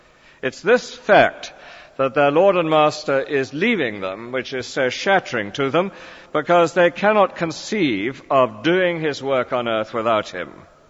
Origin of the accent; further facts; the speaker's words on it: England, United Kingdom; accent: English; At any rate, it was a great experience for me, and I hope they could manage my English accent.